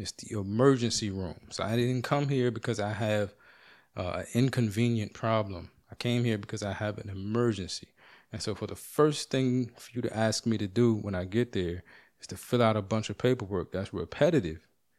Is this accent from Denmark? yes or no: no; Canada; I'm very nice. I'm very Canadian.